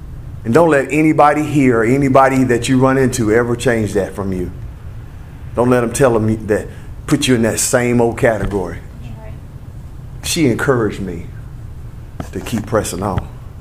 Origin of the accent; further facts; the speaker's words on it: Seneca, South Carolina, United States; We graduated high school together. We're from Seneca, South Carolina.